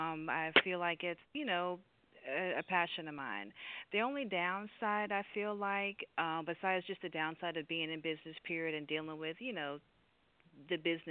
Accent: Mississippi, United States; now in Tampa, United States; But I'm originally from Mississippi. I now live in the Florida area, in the Tampa area.

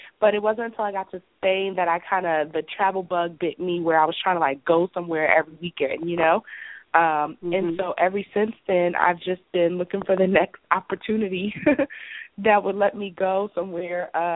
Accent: Philadelphia, Pennsylvania, United States; So as you kind of mentioned in the bio, I'm originally from Philadelphia.

